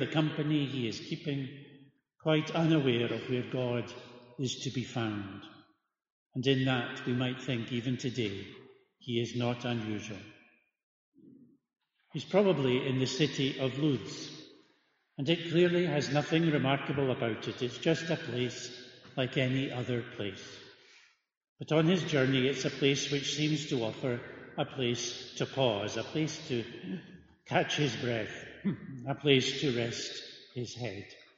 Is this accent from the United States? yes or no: no; Stirling, Scotland, United Kingdom; Stirling Castle in my hometown also has a history of being captured and recaptured.